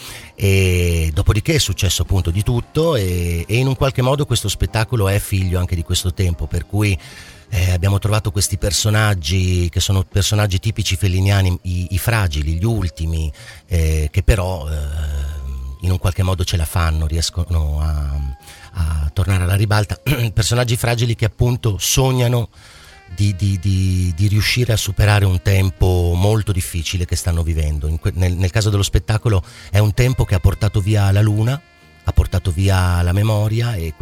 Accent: Parma, Emilia-Romagna, Italy; also born or lived in Turin; Sono nato a Torino, però appunto preso da Parma, i parmigiani, quando ero piccolo, e formato soprattutto qui a Parma

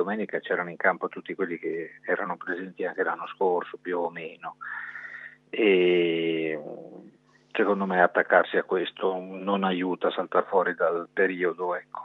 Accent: Parma, Emilia-Romagna, Italy; io ne ho 53 di anni, sono di Parma

